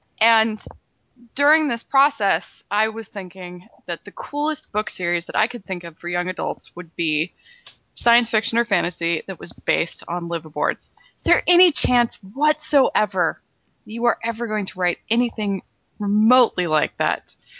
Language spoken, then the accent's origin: English; Santa Cruz, California, United States; I've never lived on a boat, but I'm from Santa Cruz, California.